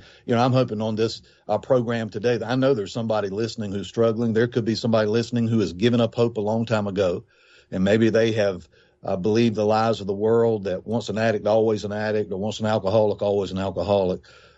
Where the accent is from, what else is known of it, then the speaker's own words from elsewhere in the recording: North Carolina, United States; I grew up in Eastern North Carolina, wonderful family. My mother was a strong believer.